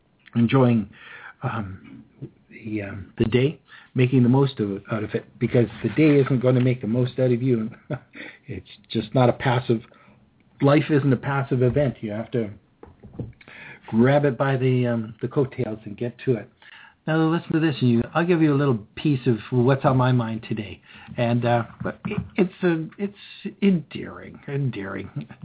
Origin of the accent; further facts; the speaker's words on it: Canada; Well, I love winter. Of course, I'm Canadian.